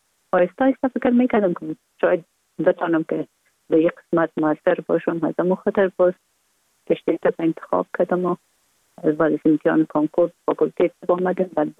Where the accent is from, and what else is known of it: Kabul, Afghanistan; born or raised there